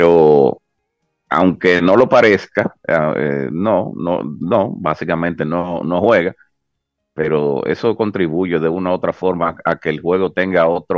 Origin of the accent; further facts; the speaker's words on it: Dominican Republic; sí, somos humanitarios, los dominicanos no le cerramos la puerta